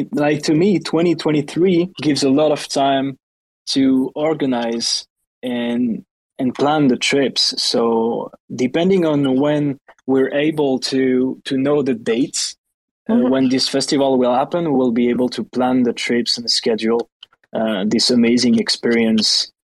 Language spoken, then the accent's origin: English; southwest France, France; English is a second language; So I'm originally from Southwest France, and I've been a couple of times in the UK